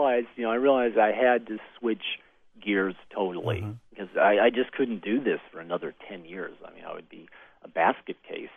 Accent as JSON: {"language": "English", "region": "Tennessee", "country": "United States", "tie": "born or raised there", "said": "But I grew up in Tennessee."}